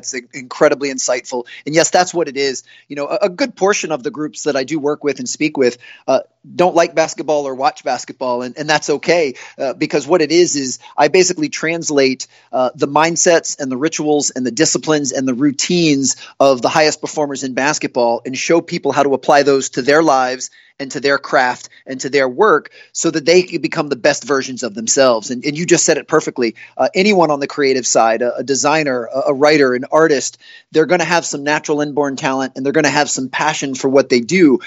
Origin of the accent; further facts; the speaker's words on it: Washington, District of Columbia, United States; I grew up in the Washington, D.C. area, which has really rich talent at the youth and high school ages